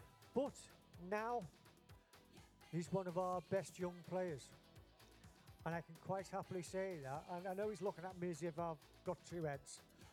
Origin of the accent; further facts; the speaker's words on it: Liverpool, North West England, United Kingdom; now in Humberside, United Kingdom; as you can hear from my accent, I'm from Liverpool.